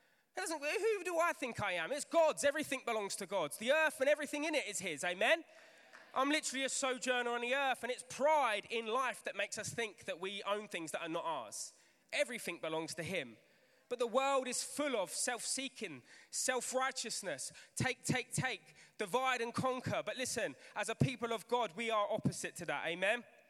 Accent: England, United Kingdom; growing up as a British lad, as an Englishman, some of you will know my story.

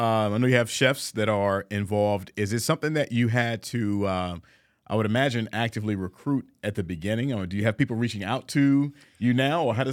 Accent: Virginia, United States; I'm originally from Virginia, right? Uh-huh. So growing up in a Tidewater area, we would just go crab ourselves.

